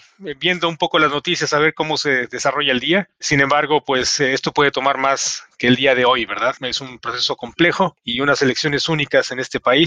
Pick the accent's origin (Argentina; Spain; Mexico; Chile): Mexico; Mexico City; Sí, soy de la Ciudad de México. Orgullosamente mexicano.